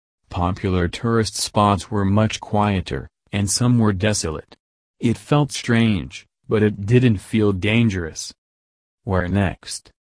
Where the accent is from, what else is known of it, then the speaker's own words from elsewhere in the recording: Canada; warm, sunny beaches that I didn't get to see much of growing up in Canada.